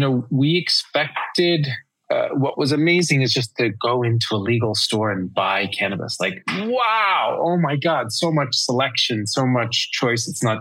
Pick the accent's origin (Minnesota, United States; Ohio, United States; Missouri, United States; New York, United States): New York, United States; I'm a New Yorker, impatience is a virtue.